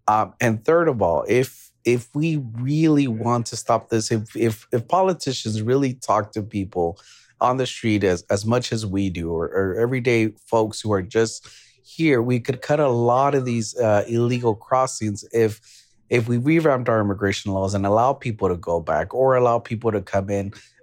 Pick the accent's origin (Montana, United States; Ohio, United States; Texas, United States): Texas, United States; So we really, as a Texan, I feel like we've lost faith